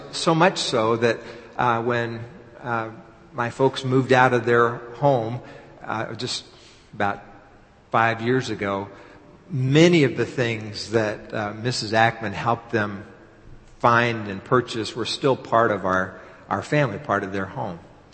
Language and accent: English; Texas, United States; as many of you know, I grew up in Texas. My dad was from New York City, my mom was from California, and I grew up in Texas. It was kind of like neutral turf for my folks.